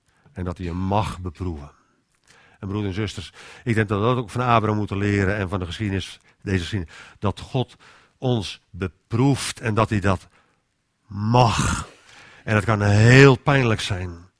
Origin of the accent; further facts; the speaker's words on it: Rotterdam, South Holland, Netherlands; ik ben Rotterdammer, oorspronkelijk.